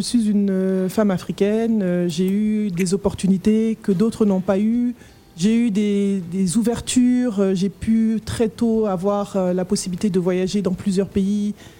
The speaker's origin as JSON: {"language": "French", "country": "Côte d’Ivoire", "tie": "born or raised there", "also_born_or_lived": "France / Senegal", "said": "Oui, en fait, j'ai grandi en partie en Côte d'Ivoire et en France. Donc, j'ai fait les navettes entre Paris, Dakar, Abidjan."}